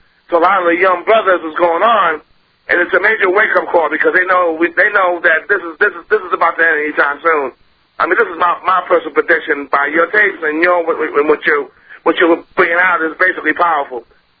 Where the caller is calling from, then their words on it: New York City, New York, United States; I'm calling from New York City, actually, you know, where everything happened here.